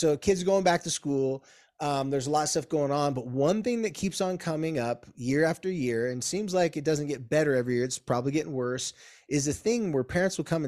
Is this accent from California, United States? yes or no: yes; San Diego, California, United States; a back-to-school shopping situation at a surf shop in my hometown, San Diego, when I told my mom I did not like anything she was picking out for me.